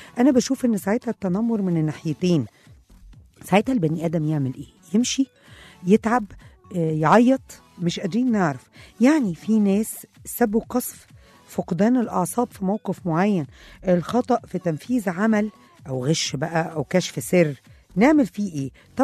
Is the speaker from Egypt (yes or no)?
yes; Egypt; مش من جوهر اخلاقنا كمصريين ومجتمع مترابط من قديم الازل بكل طوائفه